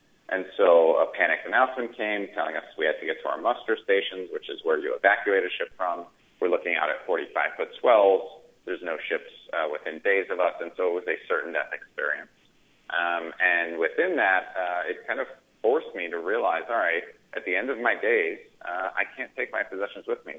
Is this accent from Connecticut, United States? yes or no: yes; Connecticut, United States; I grew up in Connecticut, born in New York, but grew up in Connecticut.